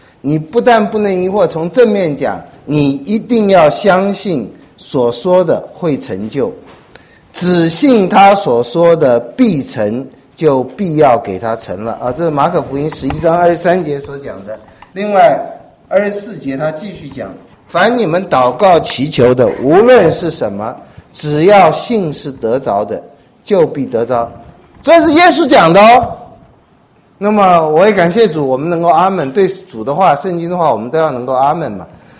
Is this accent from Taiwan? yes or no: no; China; 我们中国人很喜欢加一个心字哈。